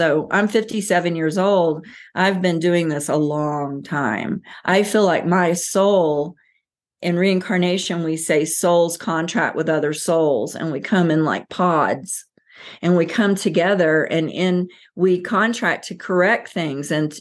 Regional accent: Bible Belt, United States; Now, I grew up in the Bible Belt, and I was either boring Baptist church, or they would go to a Pentecostal

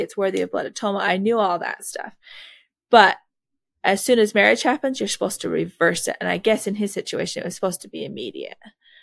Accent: Colorado City, Arizona, United States; also born or lived in Sandy, United States; I was born in Sandy, Utah, but I moved down to Colorado City with my family at 16 when the Olympics happened.

